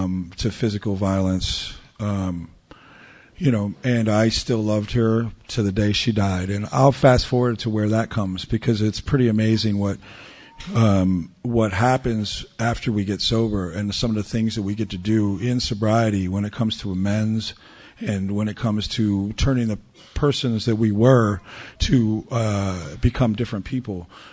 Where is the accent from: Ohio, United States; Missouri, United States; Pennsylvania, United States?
Ohio, United States; born there; I was born in Ohio. I was adopted to a couple of teachers.